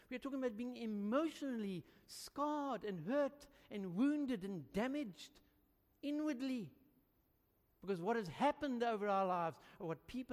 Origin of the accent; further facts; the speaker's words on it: Florida, Gauteng, South Africa; I grew up in Florida and then Transvaal.